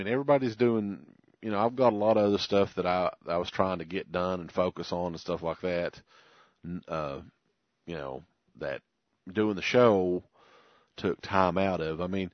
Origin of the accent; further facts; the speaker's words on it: Ireland; I'm an Irishman.